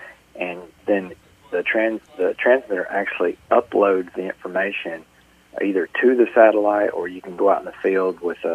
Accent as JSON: {"language": "English", "region": "Tennessee", "country": "United States", "tie": "born or raised there", "said": "I grew up in Middle Tennessee in a very rural area. A lot of timber industry there and also row crop and beef cattle and historically dairy."}